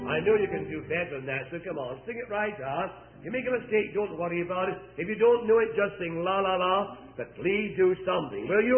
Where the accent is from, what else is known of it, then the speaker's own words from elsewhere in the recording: Scotland, United Kingdom; I ought to try and, being a Scotsman, try and save my breath a bit more.